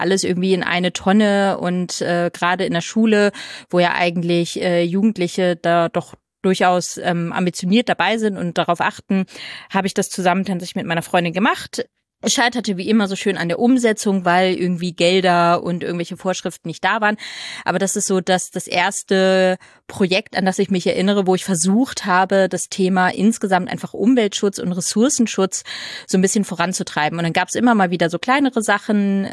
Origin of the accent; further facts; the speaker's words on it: Lower Saxony, Germany; now in Berlin, Germany; Ich komme ja auch aus der Nähe von Hamburg, von der uncoolen niedersächsischen Seite. Aber wir versuchen uns ja immer so ein bisschen an Hamburg ranzukommen.